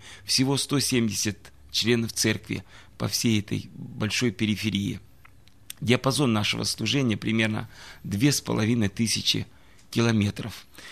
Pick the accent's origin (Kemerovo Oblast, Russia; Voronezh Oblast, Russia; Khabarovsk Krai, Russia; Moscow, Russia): Kemerovo Oblast, Russia; Kemerovo; born there; Был рукоположен в Кемеровской церкви, там я и родился, там остались мои родители.